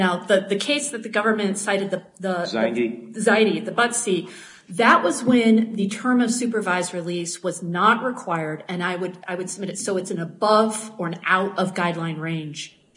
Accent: Iowa, United States; What and I'm from Iowa, and what Judge Pratt did in Gaul is said there's no grounds for departure

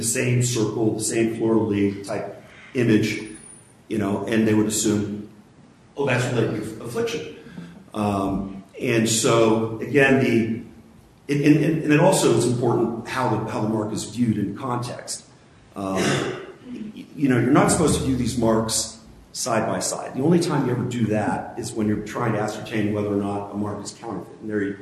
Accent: Huntsville, Utah, United States; Or I'm from Huntsville, Utah.

